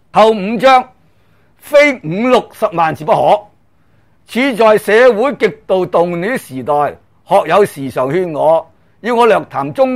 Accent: China; 咁我就覺得喺我哋中國人探尋聖空嘅法義裏面呢

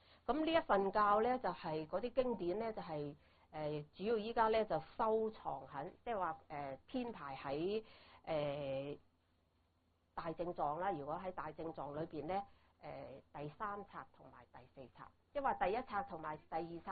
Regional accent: China; 我哋中國人比較熟悉咧

